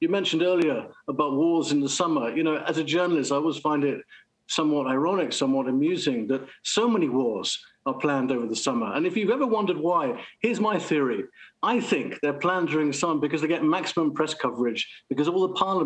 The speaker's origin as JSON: {"language": "English", "country": "United Kingdom", "said": "I actually believe, being British, I believe that the Americans are also waiting for Liz Truss to be voted in as Conservative leader sometime in September."}